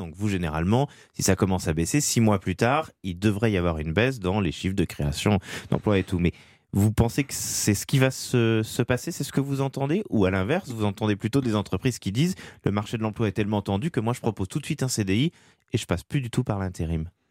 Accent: France

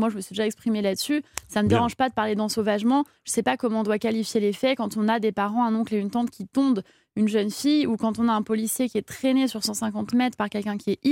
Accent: Corsica, France; Moi, je suis originaire de Corse, élue de la Sarthe. J'ai grandi beaucoup dans les cités quand j'étais enfant, adolescent.

